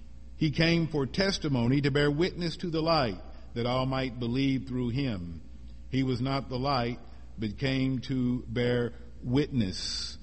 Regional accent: Missouri, United States; now in Philadelphia, United States; I'm from Missouri. I'm not from Philadelphia.

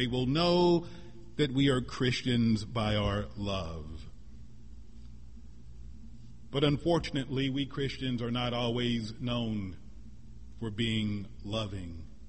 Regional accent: Missouri, United States; he was not only the senator from my home state of Missouri, but he was also from my hometown

